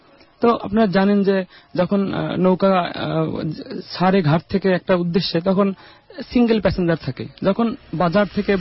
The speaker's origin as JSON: {"language": "Bangla", "town": "Barisal", "region": "Barisal Division", "country": "Bangladesh", "tie": "born or raised there", "moved": "yes", "lives_now": "Dubai, United Arab Emirates", "said": "আমার দেশের বাড়ি বরিশালে, আমি দেশের বাইরে থাকি, আমি দুবাইতে থাকি।"}